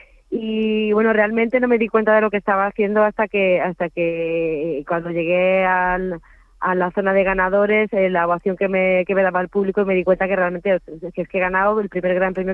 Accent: Seville, Andalusia, Spain; now in Madrid, Spain; somos de Sevilla, pero vivíamos las dos aquí en Madrid

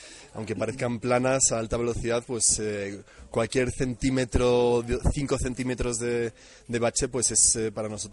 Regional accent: Madrid, Community of Madrid, Spain; Me pilla más cerca de casa porque soy madrileño

